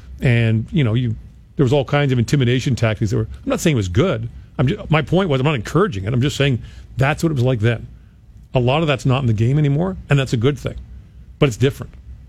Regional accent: Canada; I love hockey, I'm Canadian, I'm old school

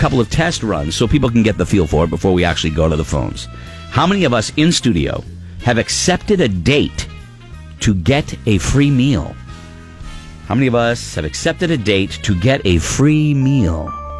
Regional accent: Somersworth, New Hampshire, United States; No, we were lucky enough in my hometown of Summersworth to have our own Ames.

